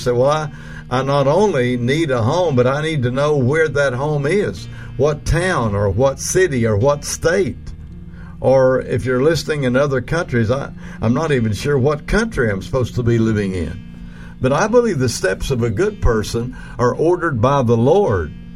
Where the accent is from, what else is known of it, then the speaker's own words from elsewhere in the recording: Comanche, Oklahoma, United States; My hometown was Comanche, Oklahoma. And there I felt at home.